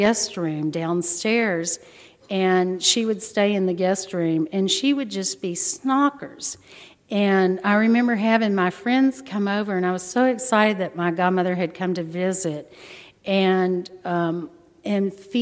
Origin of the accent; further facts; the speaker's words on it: Corpus Christi, Texas, United States; also born or lived in Galveston; I was born in Galveston. My dad and mom had gone to school there, and my dad was doing his residency in psychiatry, and so I was born there, and then he finished that, and we moved to Corpus. So I grew up in Corpus